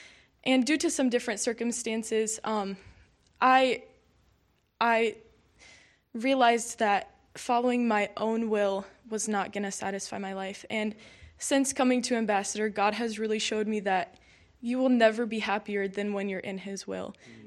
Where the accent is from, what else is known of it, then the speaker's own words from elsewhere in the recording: Columbiaville, Michigan, United States; I am a freshman, three-year theology major now. I'm from Columbiaville, Michigan.